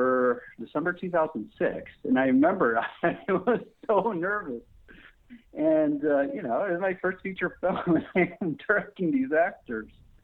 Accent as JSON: {"language": "English", "town": "San Francisco", "region": "California", "country": "United States", "tie": "born there", "also_born_or_lived": "Japan", "said": "I was born in San Francisco, but I moved around between the two countries, Japan and the United States, as I was growing up."}